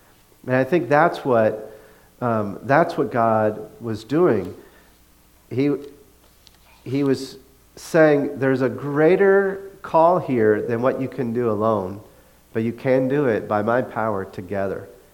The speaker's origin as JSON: {"language": "English", "region": "the South", "country": "United States", "tie": "born or raised there", "said": "And I grew up in the South, and racism kind of takes a different form in the South than it does up here."}